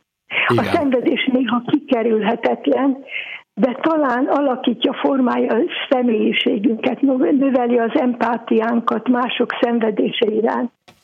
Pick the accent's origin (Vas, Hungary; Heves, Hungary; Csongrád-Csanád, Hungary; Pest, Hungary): Vas, Hungary; Vasvár; now in Veszprém, Hungary; Vas megyei vasvári vagyok, de 1965 óta Veszprémben élek, ide jártam egyetemre, és nagyon a szívemhez nőtt ez a város.